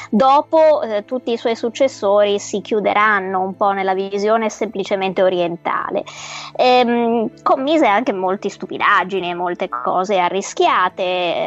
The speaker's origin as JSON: {"language": "Italian", "town": "Venice", "region": "Veneto", "country": "Italy", "said": "Parlo perché sono veneziana, quindi..."}